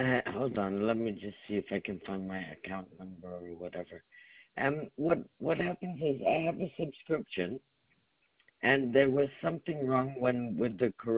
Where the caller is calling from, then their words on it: Netherlands; I'm calling you from Holland.